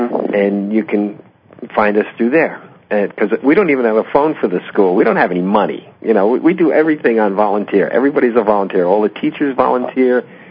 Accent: Freeport, New York, United States; Well, I grew up all over the place, but on Long Island, Freeport.

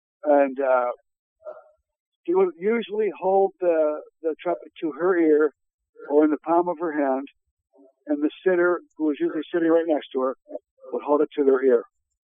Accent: Oswego, New York, United States; who was born in my hometown in Oswego, New York

